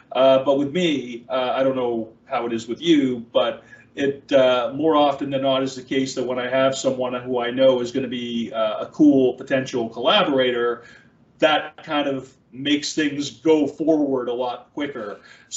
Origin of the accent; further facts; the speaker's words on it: Fredericton, New Brunswick, Canada; moved away as an adult; I'm originally from Fredericton, New Brunswick. Now I'm just saying the things that I would just tell anybody, So grew up in Fredericton, lived there till I was almost 30.